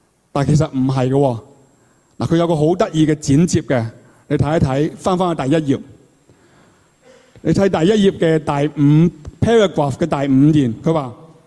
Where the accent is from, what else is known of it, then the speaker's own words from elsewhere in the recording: China; 我哋作为一个中国人，作为中国公民